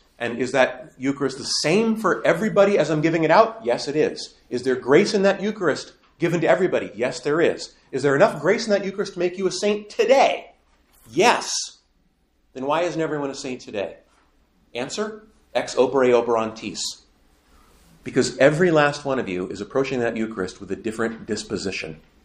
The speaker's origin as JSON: {"language": "English", "region": "Montana", "country": "United States", "tie": "born or raised there", "said": "I grew up in Montana right next to an Indian reservation."}